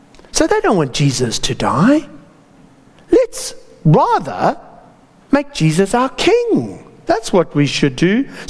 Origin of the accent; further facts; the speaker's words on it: South Africa; As a South African, if you just bear with me